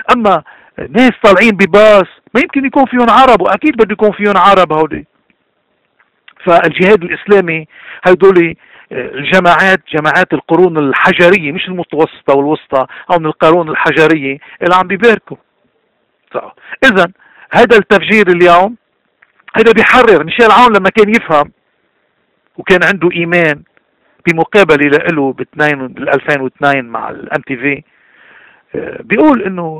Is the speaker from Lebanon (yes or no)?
yes; Lebanon; بس نحن كلبنانيين منا هيدي أبدا أولويتنا